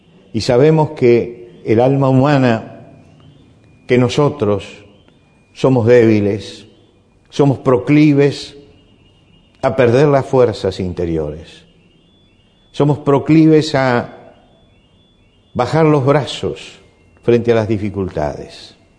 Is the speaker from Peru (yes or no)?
yes; Peru; Disculpe, vengo del Perú y no sé si decir carro o coche.